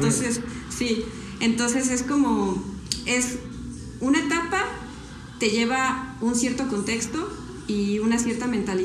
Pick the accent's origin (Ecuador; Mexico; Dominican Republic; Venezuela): Mexico; De México.